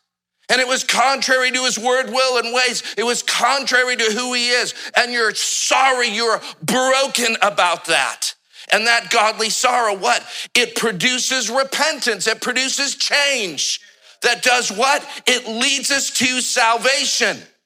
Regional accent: Nashville, Tennessee, United States; I'm from Nashville, that's what we say, wallow.

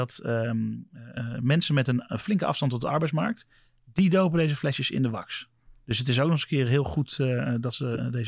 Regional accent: Alphen aan den Rijn, South Holland, Netherlands; ik ben opgegroeid in Alphen aan den Rijn, het dorp naast Bodegraven.

